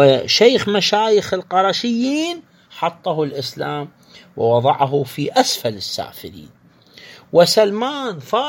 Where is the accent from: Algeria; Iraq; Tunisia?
Iraq; عندنا في العراق